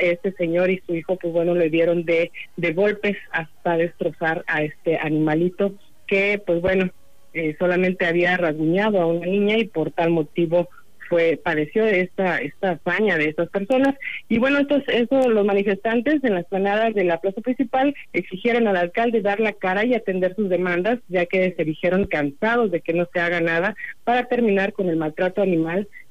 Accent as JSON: {"language": "Spanish", "country": "Mexico", "said": "el amor a los símbolos patrios que, bueno, pues nos representan como mexicanos"}